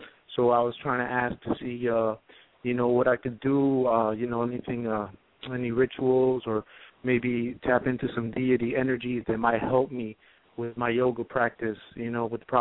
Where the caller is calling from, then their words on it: Miami, Florida, United States; Yeah, I'm calling from Miami.